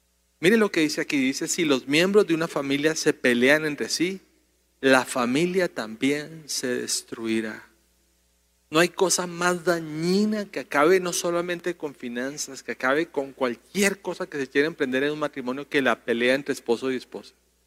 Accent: Colombia; crecimos conociendo una casa de alguien que vivía cerca cuando yo crecí en Colombia.

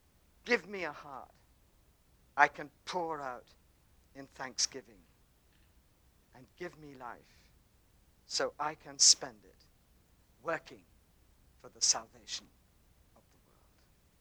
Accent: England, United Kingdom; It's just that I'm English.

